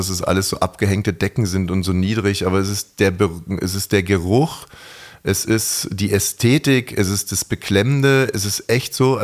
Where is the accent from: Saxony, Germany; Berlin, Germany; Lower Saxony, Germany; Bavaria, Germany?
Bavaria, Germany; Munich; Ich komme ja aus München